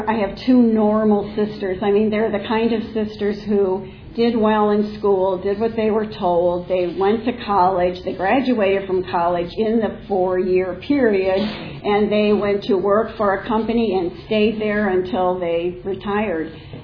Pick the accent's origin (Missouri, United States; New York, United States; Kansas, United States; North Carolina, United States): Missouri, United States; St. Louis; But I was raised in Missouri and in St. Louis, and it was very kind of close-knit.